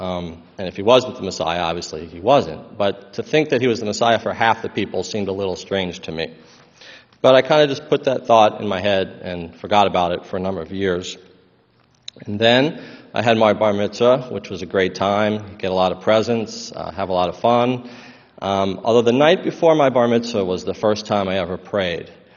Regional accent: Houston, Texas, United States; I grew up in the Bible Belt in Houston, so I knew that Jesus, you know, had some kind of power.

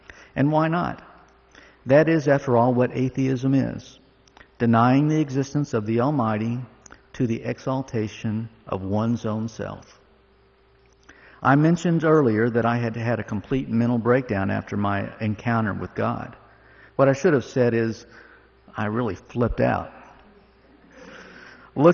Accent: Texas, United States; I was raised in Texas into an assimilated home where my mother was an abject atheist, but my father actually exposed my older sister, younger brother, and myself to Christianity when we were young

